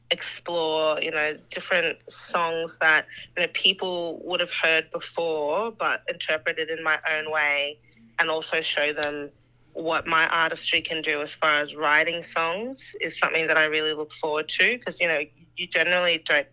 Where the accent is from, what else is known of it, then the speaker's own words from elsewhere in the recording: Canberra, Australian Capital Territory, Australia; and Canberra being my hometown, you know, I've always felt the love and I've always felt really supported every time I come back